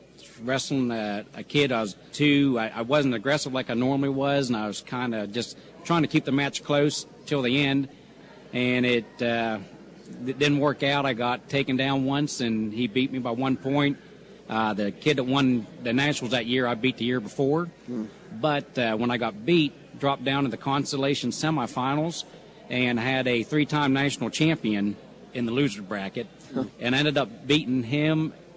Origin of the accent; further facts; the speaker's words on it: Lakeview, United States; And they were my influence from Lakeview that got me involved and kept me going